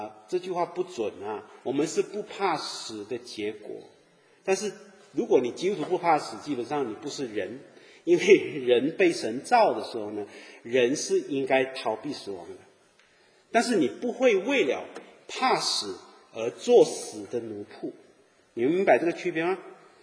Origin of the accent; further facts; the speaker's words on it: Malaysia; 我在亚洲长大呢，我们马来西亚人就会，父母有时候会给我们吃藤鞭